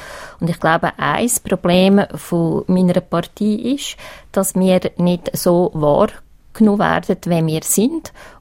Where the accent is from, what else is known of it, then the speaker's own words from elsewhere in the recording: Uri, Switzerland; weil eben ich komme aus dem Kanton Uri.